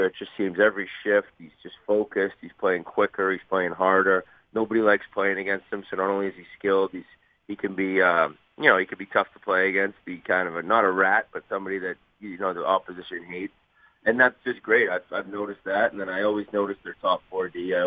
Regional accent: Boston, Massachusetts, United States; I mean, I know I'm from Boston

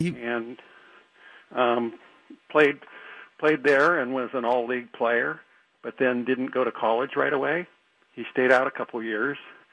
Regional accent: Astoria, New York, United States; born or raised there

